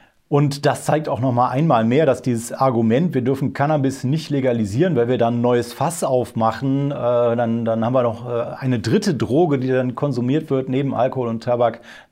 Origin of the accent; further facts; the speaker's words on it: Remscheid, North Rhine-Westphalia, Germany; Ich komme ja selber aus Remscheid